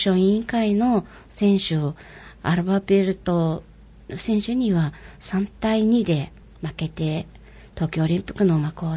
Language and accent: Japanese; Mongolia; Japanese is a second language; すごいモンゴル人として思ってはいたんですけれども